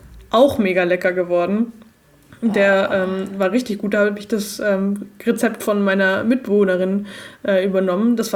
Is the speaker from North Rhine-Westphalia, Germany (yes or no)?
yes; North Rhine-Westphalia, Germany; Ich glaube, alle Österreicher und Bayern und so drehen sich gerade die Zehennägel auf, weil unser Akzent so schlecht ist. Aber ja, ein bisschen Authentizität muss man ja wahren, wenn man als wahres NRW-Kind auf einer Hütte arbeitet.